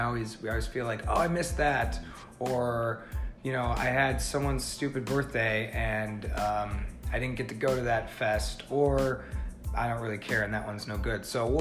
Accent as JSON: {"language": "English", "town": "Homer Glen", "region": "Illinois", "country": "United States", "tie": "born or raised there", "said": "the Jonathan Darren team out of my hometown of Homer Glen, the office is out in the burbs."}